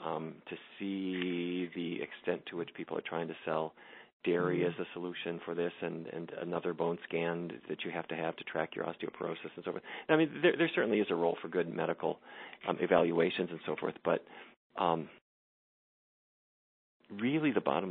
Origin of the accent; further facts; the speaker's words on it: North Dakota, United States; where I grew up in near the Canadian border, there was not so much of it